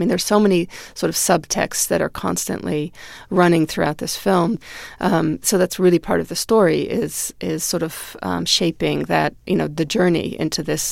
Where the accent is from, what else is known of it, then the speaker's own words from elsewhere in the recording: United States; Being an American, you're targeted, so I tried to stay under the radar.